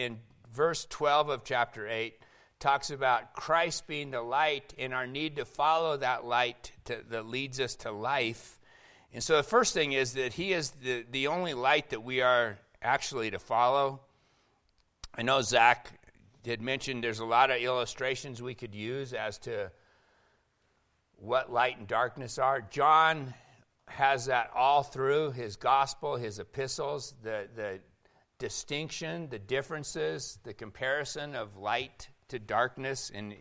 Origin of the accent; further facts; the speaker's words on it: Seattle, Washington, United States; And I know growing up in Seattle, where we led the nation in suicides every year